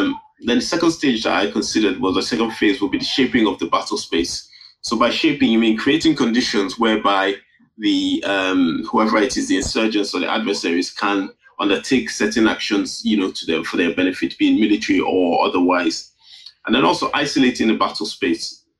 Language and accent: English; Nigeria; And obviously, as a Nigerian, I've, you know, tried to apply some of what I've learned or what I've seen to what we have back home